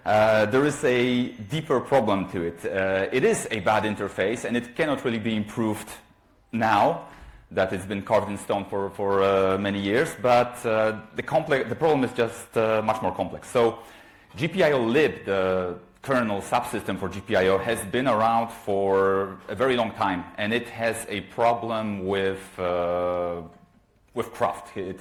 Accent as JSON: {"language": "English", "country": "Poland", "second_language": "English", "lives_now": "France", "said": "I'm based in France. I'm originally from Poland"}